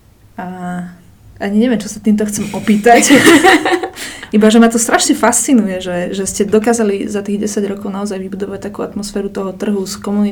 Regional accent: Partizánske, Trenčín Region, Slovakia; ja som z Partizanského, mám tam aj OZ-ko a snažíme sa tam niečo robiť a tak

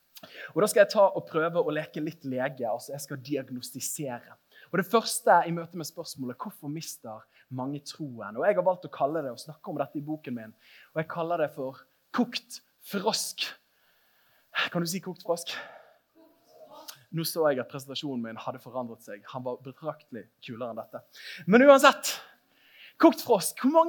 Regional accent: Bergen, Vestland, Norway; Jeg kommer jo fra Åsane bydel i Bergen, og vi er kjent for IKEA og motorvei.

